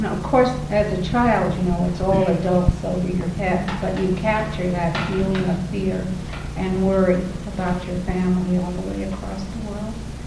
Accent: New York City, New York, United States; I'm second world war vintage. Growing up in New York City, listening to the shortwave and hearing Hitler.

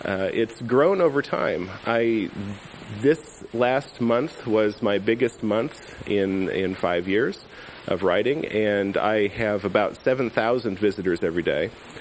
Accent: Kansas, United States; Kansas, I'm from Kansas, so I get sensitive about this.

